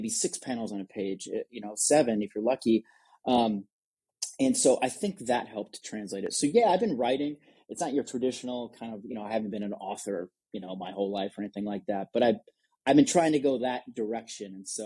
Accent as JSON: {"language": "English", "town": "Detroit", "region": "Michigan", "country": "United States", "moved": "as an adult", "lives_now": "San Francisco, United States", "said": "I'm from Detroit area originally. And then 11 years ago, I came out to San Francisco"}